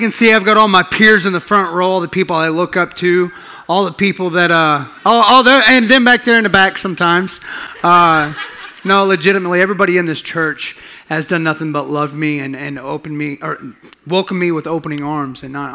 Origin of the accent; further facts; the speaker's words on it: Shattuck, Oklahoma, United States; born there; I was born in Shattuck, Oklahoma. I'm the second of the youngest of 4 brothers and 3 sisters.